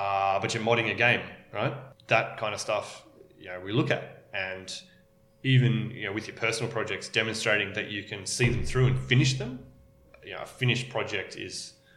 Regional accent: Canberra, Australian Capital Territory, Australia; now in Newcastle, Australia; I'm from Canberra, from Canberra originally. So we moved up to Port Stephens, with Bohemia, moved to Newcastle

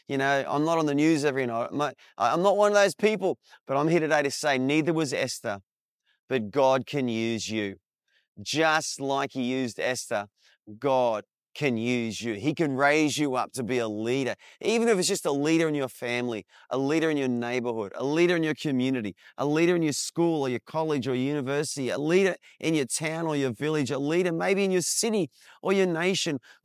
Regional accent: Australia; You know, I'm an Australian.

